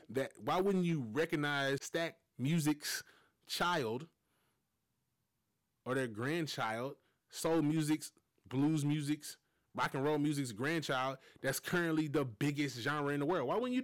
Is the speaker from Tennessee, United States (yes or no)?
yes; Memphis, Tennessee, United States; I'm from Memphis, man.